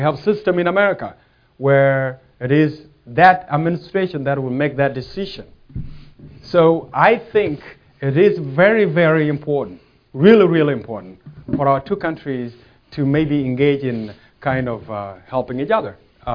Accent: South Sudan; now in United States; I'm also an American citizen, but I'm also a Sunni, a Southern Sunni citizen too.

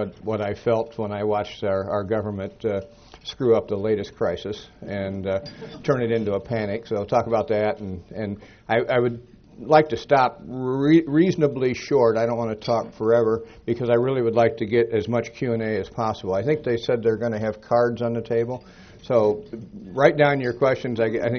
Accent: Bryan, Ohio, United States; he and I grew up in Bryan, Ohio, small town, about 7,000 people in the northwestern corner of the state.

